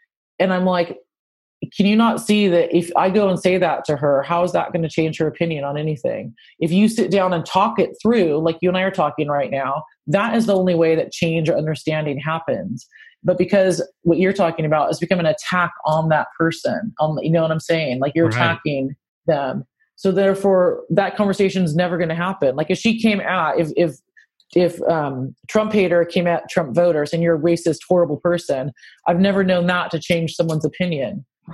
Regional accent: California, United States; now in United Kingdom; And as someone born and bred in the Bay Area, I didn't have any other choice but to be radically left-wing.

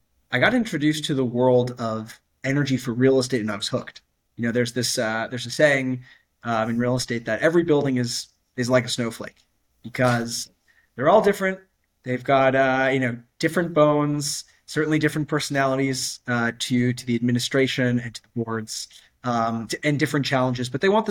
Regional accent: Florida, United States; As an anecdote, you know, I grew up in Florida, where it wasn't uncommon for as a child for us to have days off from hurricanes.

